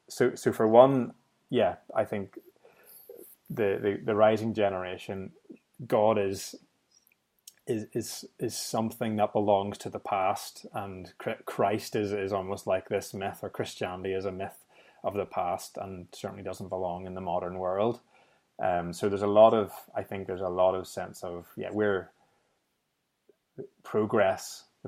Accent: Northern Ireland, United Kingdom; I come from Northern Ireland

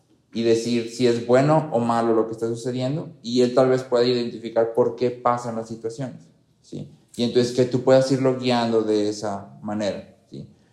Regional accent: Mexico

